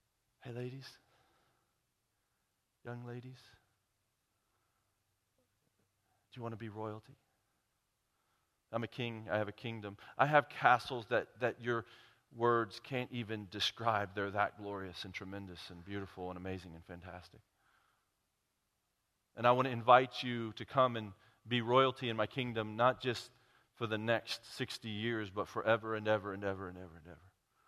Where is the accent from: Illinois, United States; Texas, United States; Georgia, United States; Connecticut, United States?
Texas, United States; Dallas; In fact, we're just some Christians from Texas. Why would we go all in with you when we have this? I came from Dallas to share with you, Austin